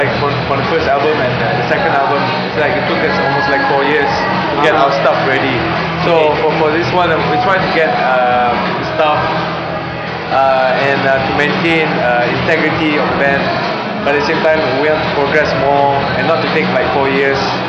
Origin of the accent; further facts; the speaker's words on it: Malaysia; Yeah, well, we are from Malaysia, and we got like 4 altogether in the band.